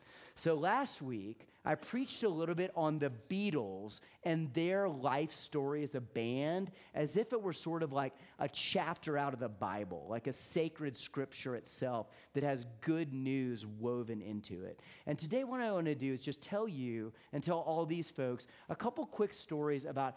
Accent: Houston, Texas, United States; I grew up in Houston, Texas, and it was super hot in the summertime

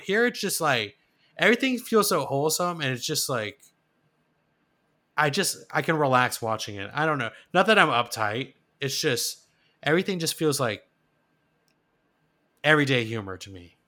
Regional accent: Austin, Texas, United States; Yes, like as a Texan, even though I am from Austin

